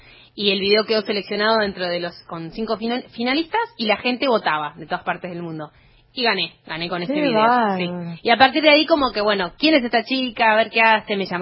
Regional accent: Pilar, Buenos Aires Province, Argentina; Yo soy de Pilar.

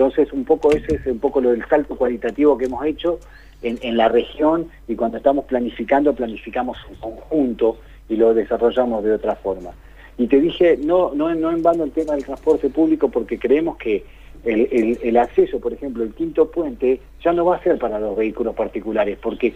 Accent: Plottier, Neuquén, Argentina; born there; yo, por ejemplo, nací en Plotier, trabajo en Neuquén, pero los fines de semana voy a jugar al fútbol a Chipoleti.

